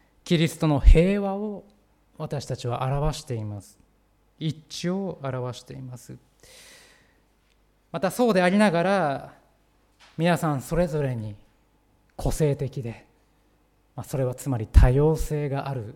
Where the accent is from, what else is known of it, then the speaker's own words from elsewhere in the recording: Hokkaido, Japan; also born or lived in Ishikawa; 石川県を離れて違う土地に来ました。もちろん地元北海道ではありますけれども